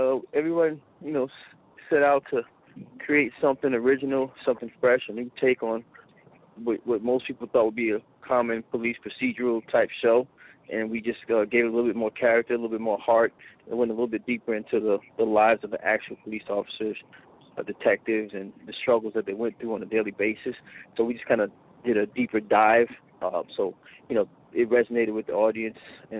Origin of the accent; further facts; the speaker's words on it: New York City, New York, United States; I grew up in the Bronx, New York, and one time as a kid, I was walking down the street looking for my older brother.